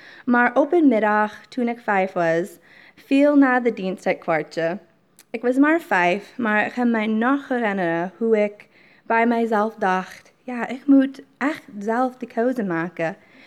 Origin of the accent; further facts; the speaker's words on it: Dubuque, Iowa, United States; Dutch is a second language; now in Netherlands; Ik ben geboren en getogen in Dubuque, Iowa. Aan de bekende rivier de Mississippi in de staat Iowa. Dubuque wordt in de omstreking ook wel eens kleine Rome genoemd, omdat het zo katholiek is.